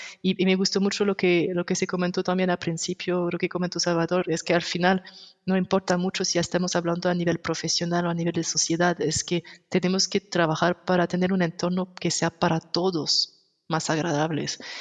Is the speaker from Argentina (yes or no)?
no; France; Spanish is a second language; now in Switzerland; Y yo soy francesa, pero vivo en Suiza ahora